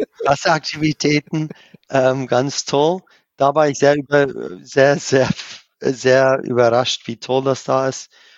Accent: South Africa; Aber ich freue mich sehr über mein Heimatland Südafrika.

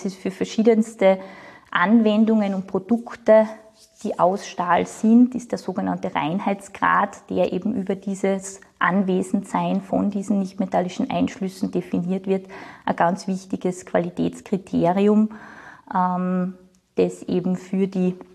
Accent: Styria, Austria; ich bin in der Steiermark geboren und auch in der Obersteiermark aufgewachsen, habe aber ein humanistisches Gymnasium besucht mit sprachlichem Schwerpunkt, habe eigentlich 4 Sprachen gelernt

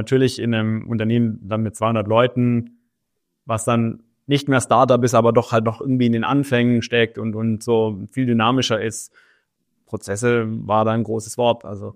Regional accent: Baden-Württemberg, Germany; Also ich bin auf der Schwäbischen Alb aufgewachsen, bin da auch zur Schule gegangen, hab da mein Abitur gemacht

